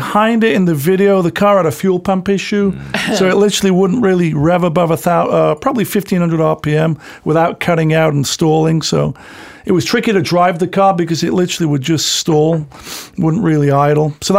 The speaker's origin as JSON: {"language": "English", "town": "Sheffield", "region": "Yorkshire and the Humber", "country": "United Kingdom", "tie": "born or raised there", "said": "drive a Porsche in my hometown of Sheffield"}